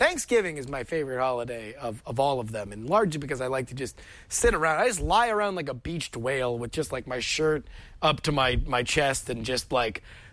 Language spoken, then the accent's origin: English; Fort Lauderdale, Florida, United States; No, I'll actually be back in my home state of Florida. I'm from the Fort Lauderdale area, as we like to call it, the most southern borough of New York.